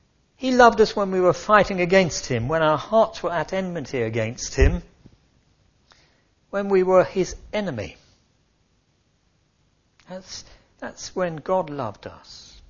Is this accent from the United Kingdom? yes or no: yes; United Kingdom; Because we're good British people, tend to be a bit reserved in expressing our feelings one to the other